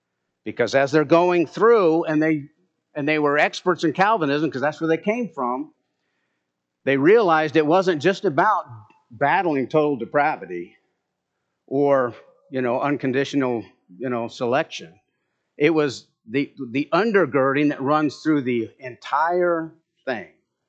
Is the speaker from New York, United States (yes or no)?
no; Arizona, United States; But he didn't know I grew up in Arizona, right? You know, pretty close to the temple in Mason.